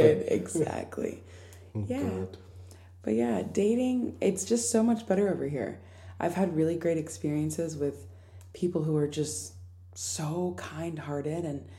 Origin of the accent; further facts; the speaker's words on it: United States; accent: American; I know guys really love my American accent, which I don't understand.